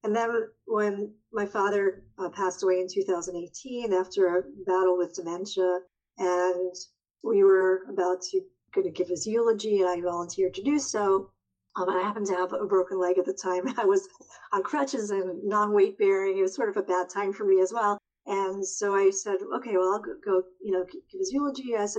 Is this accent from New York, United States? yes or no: yes; New York, United States; And first of all, I'm from the East. I'm from New York. Actually, I just recently came from Southeast Asia, so I feel like I'm from the far, far East.